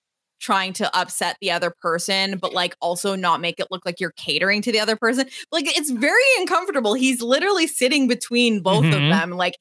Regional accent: Michigan, United States; I'm just from Michigan.

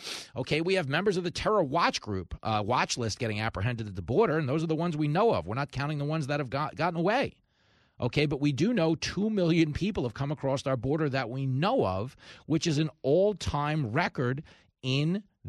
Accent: United States; to me, as someone who follows their elections as an American, the most shocking thing to me is that they were able to count all their votes in one day.

